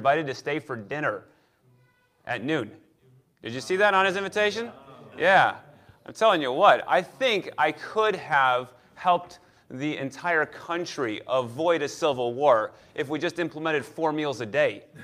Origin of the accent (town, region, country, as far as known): Chicago, Illinois, United States; born or raised there; moved away as an adult; also born or lived in Texas; now in Kansas, United States